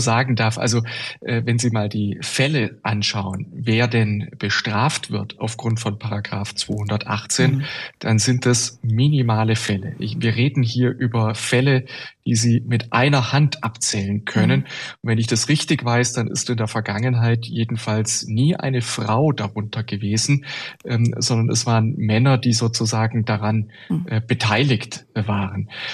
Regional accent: Baden-Württemberg, Germany; Also ich bin auch kein Bayer. Ich komme aus dem südlichen Baden-Württemberg

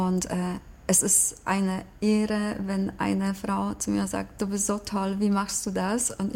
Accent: Poland; German is a second language; now in Braunschweig, Germany; Ich bin hierher vor 32 Jahren gezogen. Ich komme ursprünglich aus Polen

